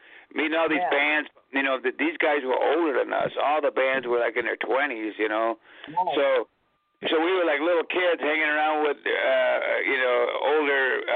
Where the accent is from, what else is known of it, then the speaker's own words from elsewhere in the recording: Michigan, United States; and I grew up here in Michigan. And we all basically lived under those kind of situations.